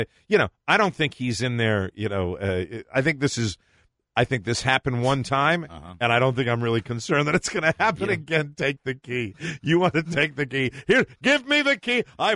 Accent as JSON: {"language": "English", "region": "New England", "country": "United States", "said": "I'm from New England. I don't understand what he just said."}